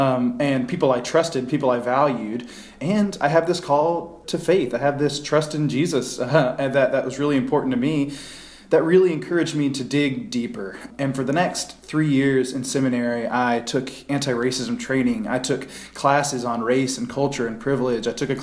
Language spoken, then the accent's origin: English; South Carolina, United States; including probably a lot in my home state of South Carolina.